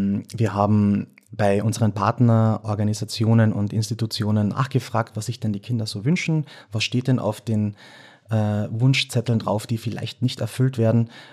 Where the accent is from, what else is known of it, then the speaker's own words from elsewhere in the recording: Carinthia, Austria; wie man am Dialekt erkennen kann, bin ich aus Kärnten.